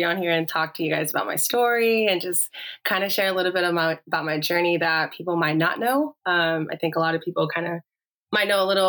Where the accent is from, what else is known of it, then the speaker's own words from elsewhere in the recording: Texas, United States; I really always just say I'm from Texas. Because I grew up literally living all over. My dad was a prison warden for the state of Texas.